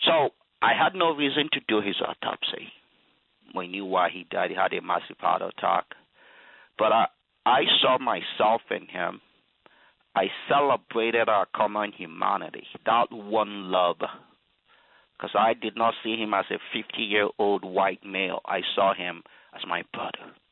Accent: Nigeria; moved away as an adult; now in United States; Well, you know, I grew up in Nigeria. I came to the United States when I was 26.

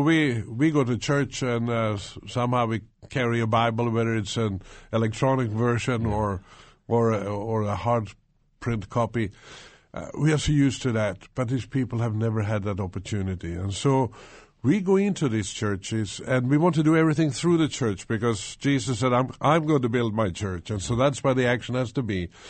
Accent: Sweden; also born or lived in Stockholm; I'm from Sweden.

